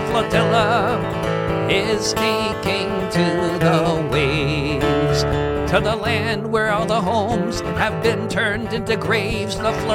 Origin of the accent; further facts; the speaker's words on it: United States; like the one I grew up in here in the United States